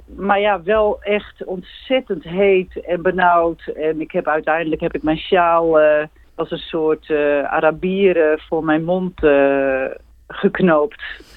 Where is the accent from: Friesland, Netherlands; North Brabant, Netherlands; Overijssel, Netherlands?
Friesland, Netherlands; Ik kom uit Friesland, dus dan zijn wij zeer bekend met mist en met boten.